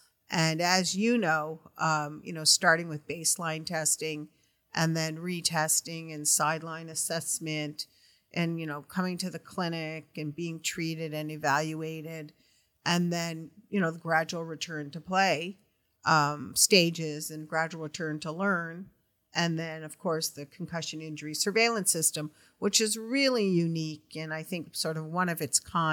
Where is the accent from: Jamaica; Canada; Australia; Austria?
Canada; now in United States; I'm Canadian, so I grew up with a lot of good hockey.